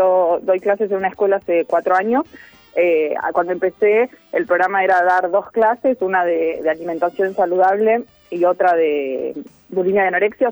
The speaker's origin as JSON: {"language": "Spanish", "town": "Mar del Plata", "region": "Buenos Aires Province", "country": "Argentina", "said": "yo soy de Mar del Plata"}